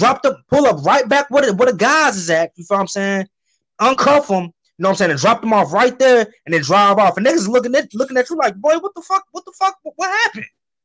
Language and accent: English; Chicago, Illinois, United States; also born or lived in New York; So I stayed in New York for about 6 years, but I'm from Chicago too, but I'm originally from Chicago.